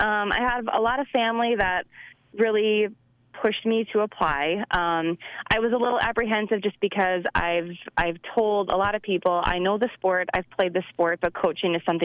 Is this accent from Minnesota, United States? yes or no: yes; Hollandale, Minnesota, United States; Yeah, so I grew up in Hollandale and went to Albert Lea High School.